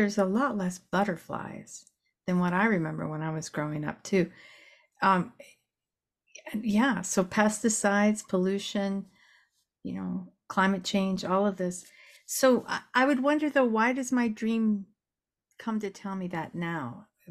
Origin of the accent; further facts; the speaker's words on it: Lexington, Kentucky, United States; Yeah, because when I grew up in Lexington, Kentucky, we had, well, we called them Latin bugs.